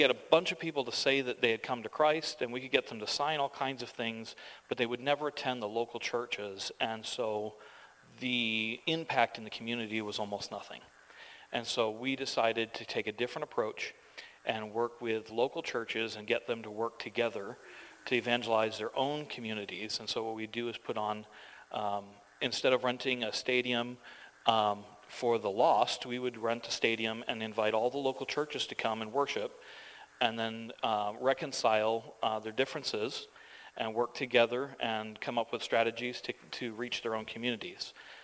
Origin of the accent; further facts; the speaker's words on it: New Hampshire, United States; I'm originally from New Hampshire, and the snow there is feet, measured in feet, not inches.